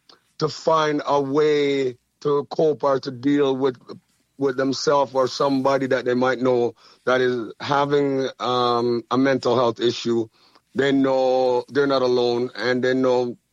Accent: Jamaica; as a Jamaican

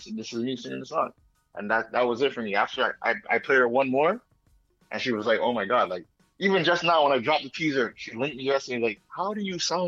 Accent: Jamaica; accent: Jamaican; because she makes fun of my Jamaican accent all the time.

